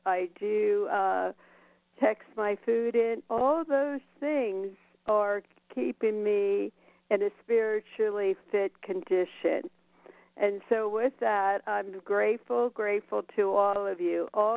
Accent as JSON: {"language": "English", "region": "Nevada", "country": "United States", "said": "from Nevada."}